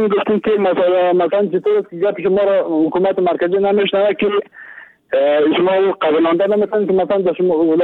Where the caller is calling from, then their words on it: Kabul, Afghanistan; از کابل به شما تماس گرفتم.